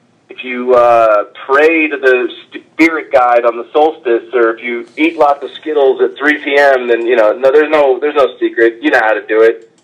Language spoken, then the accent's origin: English; Boston, Massachusetts, United States; I'm from Boston, but I hate all the Boston sports teams.